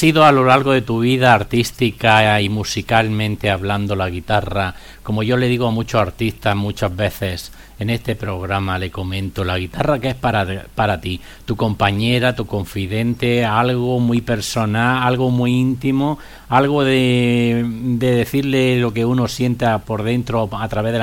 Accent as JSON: {"language": "Spanish", "town": "Granada", "region": "Andalusia", "country": "Spain", "said": "yo soy granadino, como tú bien sabes, si no sé, sí. Te lo comento, de Andalucía, de una ciudad maravillosa"}